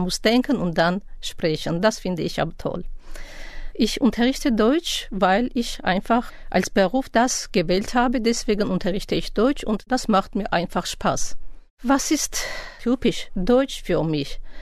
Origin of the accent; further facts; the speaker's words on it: Yerevan, Armenia; German is a second language; komme ich aus Erivan, aus Armenien. Erivan ist die Hauptstadt von Armenien.